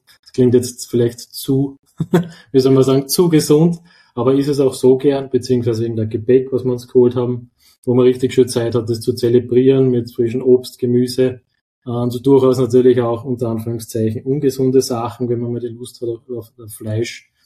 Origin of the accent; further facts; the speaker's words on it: Upper Austria, Austria; now in Vienna, Austria; bei uns in Wien ist ja durchaus eine Institution, ich bin ja Oberösterreicher.